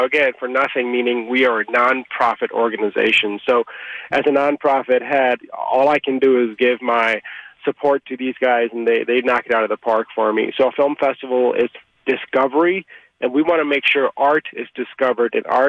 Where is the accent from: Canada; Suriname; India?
India; now in United States; I grew up in India, and I came to the U.S.